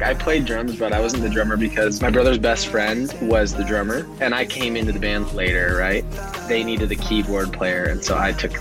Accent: California, United States; I grew up in Southern California. Both of my parents are from there.

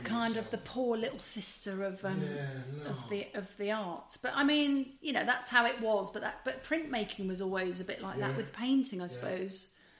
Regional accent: Wolverhampton, West Midlands, United Kingdom; born there; because I was born in Wolverhampton.

